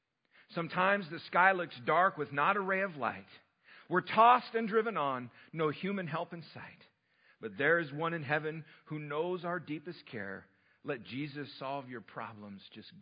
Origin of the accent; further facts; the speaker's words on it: England, United Kingdom; when I was a young man growing up in England